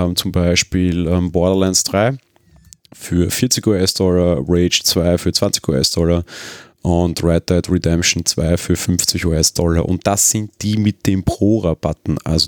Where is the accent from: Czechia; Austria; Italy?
Austria; Ich bin Österreicher